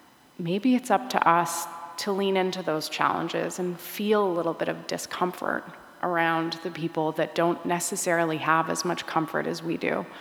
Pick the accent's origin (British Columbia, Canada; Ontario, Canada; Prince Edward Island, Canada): Ontario, Canada; Hamilton; I grew up in Hamilton, and my dad was a member of parliament, so I was very exposed to seniors in Hamilton.